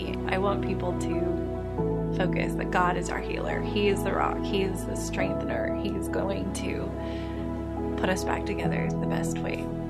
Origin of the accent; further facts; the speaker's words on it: Brooklyn, Arkansas, United States; I'm from Brooklyn, Arkansas.